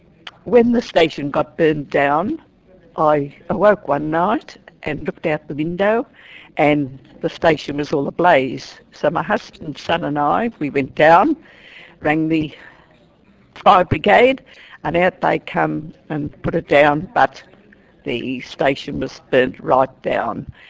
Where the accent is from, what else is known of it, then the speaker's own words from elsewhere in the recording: Whitebridge, New South Wales, Australia; from Whitebridge, and I grew up in Whitebridge. I was born there, and my mother … was the station mistress on Whitebridge Railway Station for 31 years